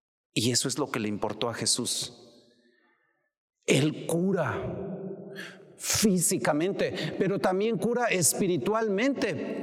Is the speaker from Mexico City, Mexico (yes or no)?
no; Guanajuato, Mexico; allá en el estado de Guanajuato, por allá por mi tierra.